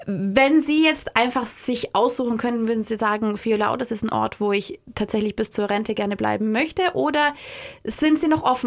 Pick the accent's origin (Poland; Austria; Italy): Italy; Kurtatsch, Trentino-Alto Adige; Ich bin in Kurtatsch zu Hause gewesen.